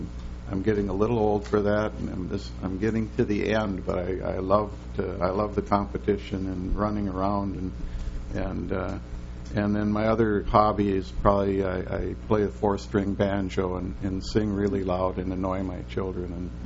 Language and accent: English; Minneapolis, Minnesota, United States; But I grew up in Northeast Minneapolis. I went on to the University of Minnesota